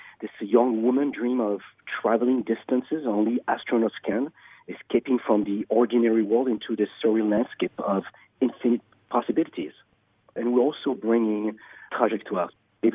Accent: Paris, Île-de-France, France; English is a second language; moved away as an adult; now in United States; I am from Paris, France. Grew up there.

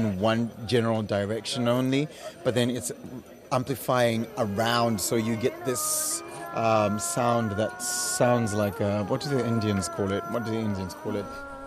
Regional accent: Zimbabwe; and I'm from Zimbabwe.

